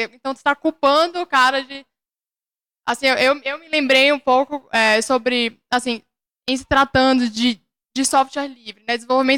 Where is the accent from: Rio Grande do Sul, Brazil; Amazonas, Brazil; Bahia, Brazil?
Bahia, Brazil; eu também não sou daqui, sou da Bahia.